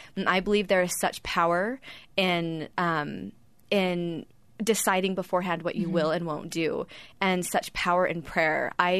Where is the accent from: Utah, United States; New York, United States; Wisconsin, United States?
Utah, United States; Bountiful; And growing up in Bountiful, Utah, I thought, yeah, right. You know, all my friends are Mormon.